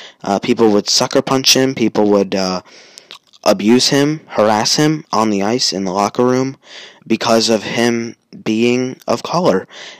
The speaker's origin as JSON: {"language": "English", "town": "Chicago", "region": "Illinois", "country": "United States", "said": "I am from the North Side. and I've been to the South Side. You know, there's a feeling about the South Side that is just a little different from the North Side. You don't feel as safe around the South Side of Chicago."}